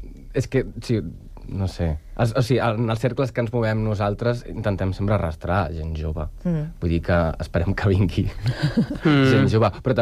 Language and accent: Catalan; Valls, Catalonia, Spain; el meu poble també, vull dir, a Valls, no sé què hi ha, però hi ha molt de planter, de teatre amateur